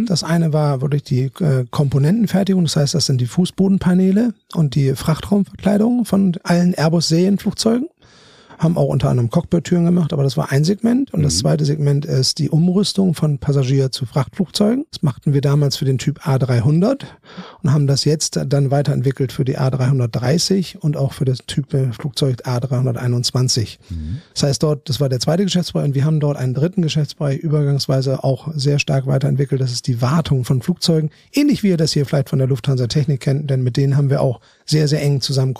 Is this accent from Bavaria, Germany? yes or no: no; Bremen, Germany; now in Hamburg, Germany; Ich bin heute etwas über 50 Jahre alt. Mhm. Komme aus Bremen, habe in Münster studiert